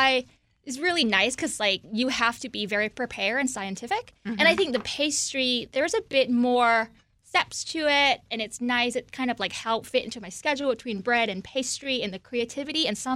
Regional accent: Vietnam; Well, I was born and raised in Vietnam. That's, like, mm-hmm. really, really far away.

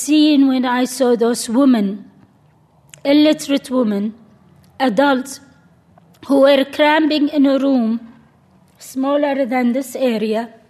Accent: Syria; I come originally from Syria, that's considered a very, quote-unquote, moderate country in terms of the practice of Islam and the society there.

